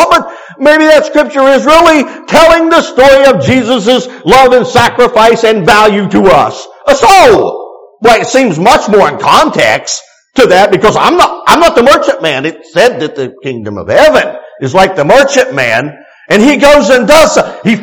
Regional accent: West Virginia, United States; growing up in West Virginia through the 60s and 70s and timbering and hunting and fishing and running the mountains

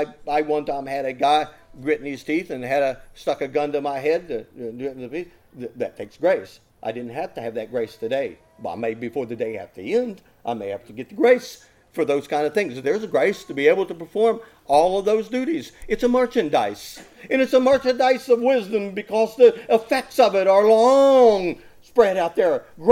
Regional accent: West Virginia, United States; Listen, I'm from West Virginia, by the way, where the wind doesn't come sweeping down the plate.

